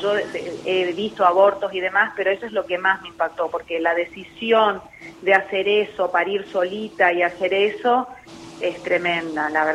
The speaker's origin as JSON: {"language": "Spanish", "region": "Misiones", "country": "Argentina", "said": "yo vine de Misiones y soy tímida"}